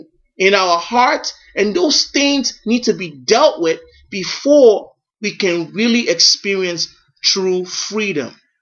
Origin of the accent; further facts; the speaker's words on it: Nigeria; That's one thing I did not know when I was growing up in Nigeria.